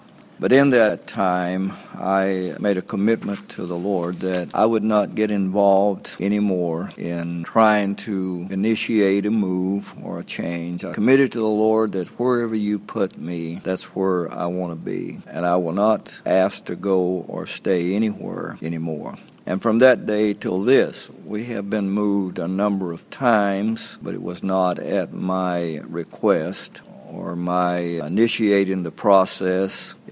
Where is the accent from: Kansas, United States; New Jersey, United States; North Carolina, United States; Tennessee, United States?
Tennessee, United States; I come from a very humble beginning. I was raised in Middle Tennessee and grew up on a small farm. My dad was a sharecropper.